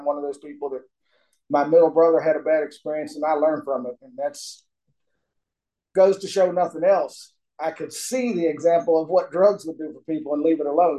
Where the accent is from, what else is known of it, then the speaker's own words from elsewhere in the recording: Charleston, South Carolina, United States; born there; also born or lived in West Virginia / Nevada; I was born in 1967 in Charleston, South Carolina. I'm a military brat for 4 years anyway. And the first 4 years of my life, we did a lot of traveling.